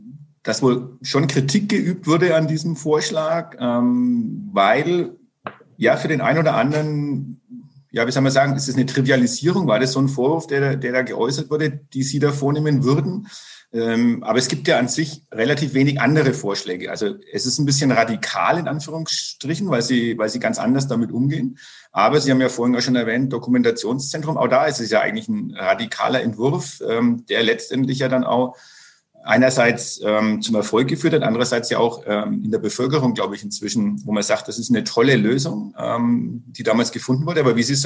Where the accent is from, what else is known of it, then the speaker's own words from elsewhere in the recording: Nuremberg, Bavaria, Germany; Und man selber ist ein bisschen, ja, wahrscheinlich schon ein bisschen unbedarft aufgewachsen in Nürnberg und in Nürnberg drumherum.